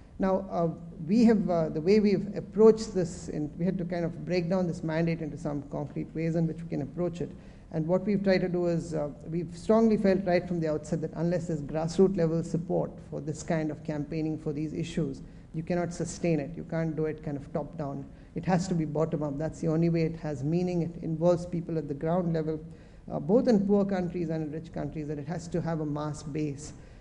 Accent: India; I come from India where, we've got a policy on everything.

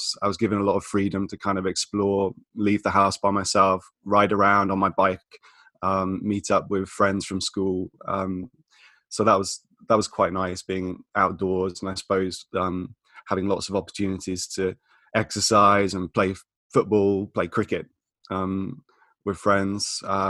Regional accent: Birmingham, West Midlands, United Kingdom; when I was growing up in Birmingham, it wasn't an easy time. I lived with my mum and my younger sister in quite a small flat on a housing estate in Birmingham.

